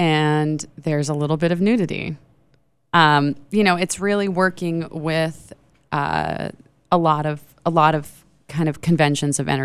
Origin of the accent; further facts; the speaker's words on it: Miami, Florida, United States